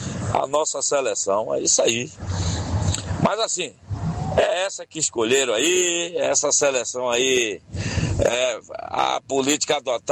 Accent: Brazil; Espero, porque eu sou brasileiro, antes de tudo.

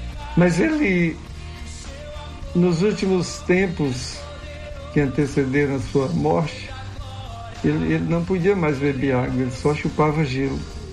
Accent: Brazil; born there; Eu nasci no Seringal, na beira do rio, longe da cidade. E de repente, Ele foi me trazendo, me trouxe para a cidade, depois me trouxe para a capital

